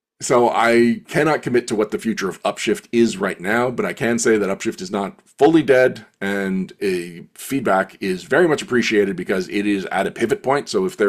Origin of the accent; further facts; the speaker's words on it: Canada; I was coming up on the end of my employment insurance because I'm Canadian.